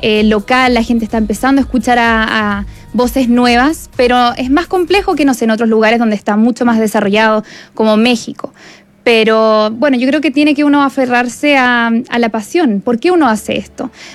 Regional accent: Santiago, Santiago Metropolitan Region, Chile; Yo nací en Santiago.

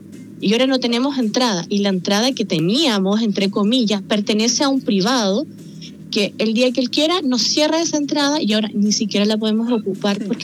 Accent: Rinconada, Valparaíso, Chile; yo soy de Rinconada de los Andes, ¿ya? De la comunidad de Valle Escondido. Uh-huh. Esto se encuentra detrás del santuario de Auco, en la parte de los cerros.

